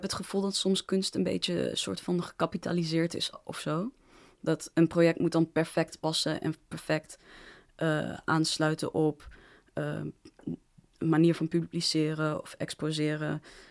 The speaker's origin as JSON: {"language": "Dutch", "country": "Netherlands", "tie": "born or raised there", "said": "Ik bedoel, ik ben opgegroeid in Nederland. Dus ik voel wel me meer op mijn gemak in de Nederlandse cultuur dan daar. Maar ja, in de Nederlandse cultuur ook als in... Ik ben een zwart persoon"}